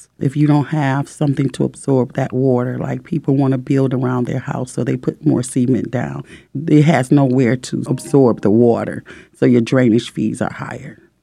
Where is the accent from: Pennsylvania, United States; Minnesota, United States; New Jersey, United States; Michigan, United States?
Michigan, United States; Detroit; I'm from Detroit